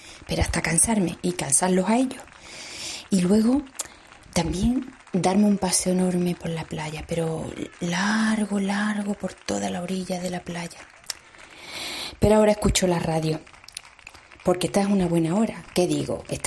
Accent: Huelva, Andalusia, Spain; soy de Huelva.

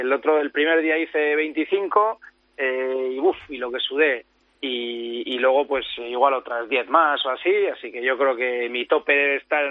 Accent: Hondarribia, Basque Country, Spain; now in Palma, Spain; Yo soy de Hondarribi, de un pueblito allá al lado de San Sebastián, pero ahora estoy viviendo en Palma de Mallorca.

